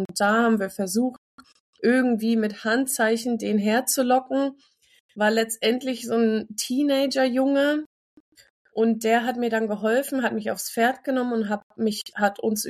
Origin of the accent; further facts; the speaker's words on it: Aschaffenburg, Bavaria, Germany; now in Munich, Germany; ich komme aus Aschaffenburg eigentlich, bin dort aufgewachsen, geboren ursprünglich sogar in der Nähe von Hamburg und habe dann in Tübingen Biochemie studiert